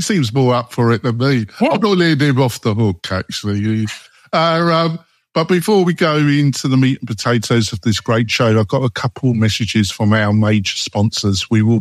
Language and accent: English; England, United Kingdom; now in United States; I'm very English, even though I've been living in America for almost 18 years.